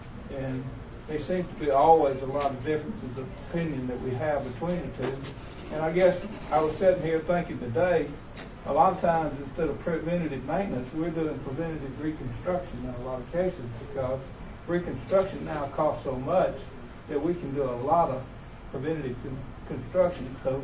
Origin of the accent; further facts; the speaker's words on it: the South, United States; because I grew up in the South